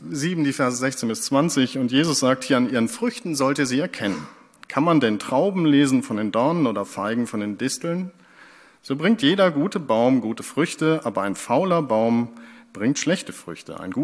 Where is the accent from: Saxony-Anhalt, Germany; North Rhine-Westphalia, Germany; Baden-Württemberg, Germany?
North Rhine-Westphalia, Germany; Ennepetal; Denn wir hatten viele Bäume im Garten in Ennepetal, wo ich herkomme.